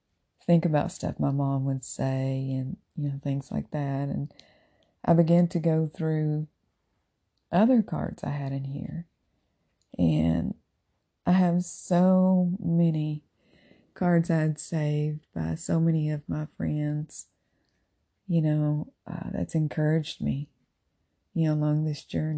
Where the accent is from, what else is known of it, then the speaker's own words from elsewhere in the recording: Tennessee, United States; now in Florida, United States; you know I'm originally from Tennessee.